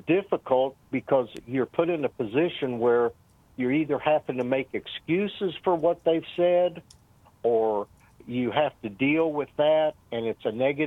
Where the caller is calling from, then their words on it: Tulsa, Oklahoma, United States; Okay, Carlos, I'm calling from Tulsa.